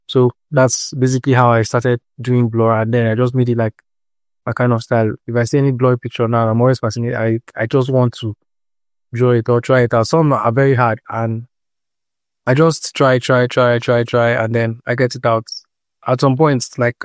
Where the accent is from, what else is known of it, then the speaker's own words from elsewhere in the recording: Akwa Ibom, Nigeria; I'm from Akwa Ibom State, so I just tried it out